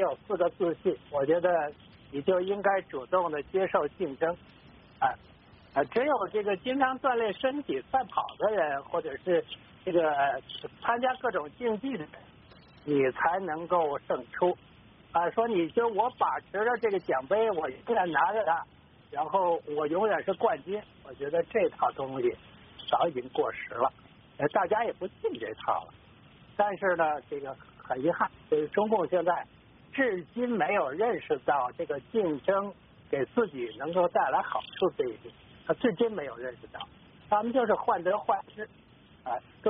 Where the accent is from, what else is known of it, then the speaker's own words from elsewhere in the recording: China; 要论作为大陆人的观感来讲